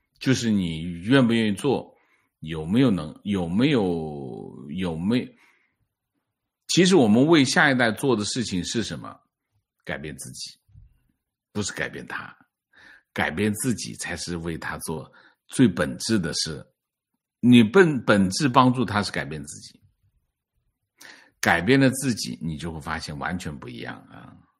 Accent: Fujian, China; 我也是福建人，和王先生同学一样

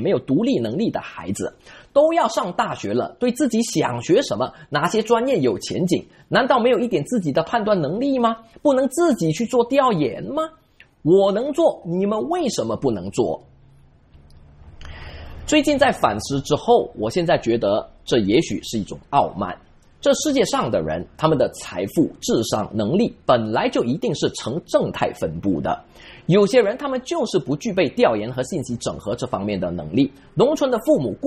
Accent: Malaysia; 因为我也不是富裕家庭出身，我来自马来西亚一个小县城，我们镇上唯一的洋餐厅就是一家肯德基。

